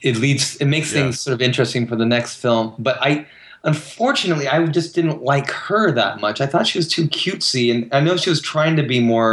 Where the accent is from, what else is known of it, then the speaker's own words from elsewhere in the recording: Kansas, United States; I grew up in Kansas.